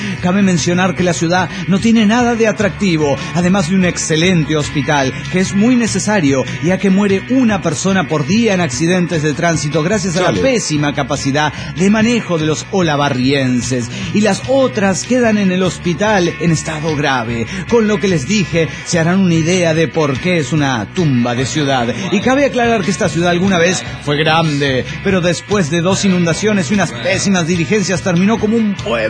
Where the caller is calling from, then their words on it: Washington, United States; de Washington.